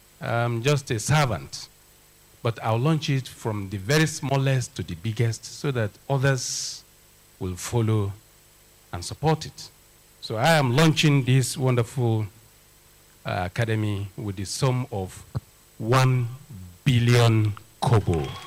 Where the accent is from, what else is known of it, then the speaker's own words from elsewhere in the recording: Zaria, Kaduna State, Nigeria; in those days when we were growing up in Zaria, we go there to spy, to search, to look for